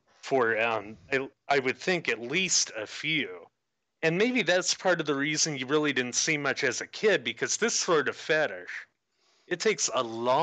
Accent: Midwest, United States; I am a Midwesterner myself, although I'm not from Indiana. I'm from not horribly far, I guess.

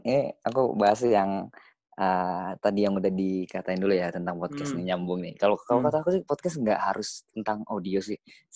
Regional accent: Cirebon, West Java, Indonesia; Saya asli dari Cirebon, asli.

